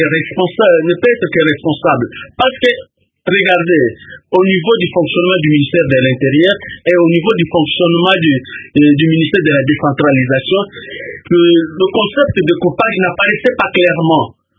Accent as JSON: {"language": "French", "region": "Kasaï-Occidental", "country": "DR Congo", "said": "je suis du Kassai occidental"}